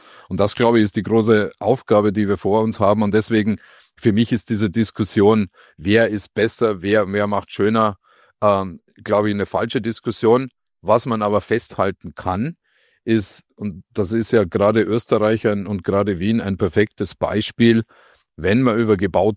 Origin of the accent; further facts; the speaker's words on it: Bavaria, Germany; born there; also born or lived in Regensburg; Ich bin gebürtiger Bayer, vielleicht um das vorab auch sprachlich noch zu untermauern, unschwer zu erkennen.